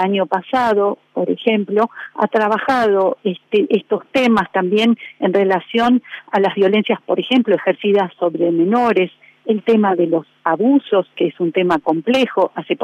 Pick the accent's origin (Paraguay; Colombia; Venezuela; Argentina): Argentina; Río Negro; born there; also born or lived in Bahía Blanca / Neuquén / Tucumán; Bueno, yo soy nacida en la Patagonia, en Río Negro.